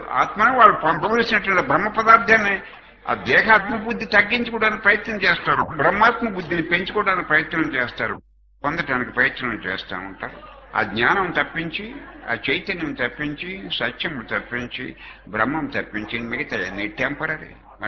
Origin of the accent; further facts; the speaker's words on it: Korikollu, Andhra Pradesh, India; మాది ఈ ఊరు కాదు, మాది కోరికొల్లు.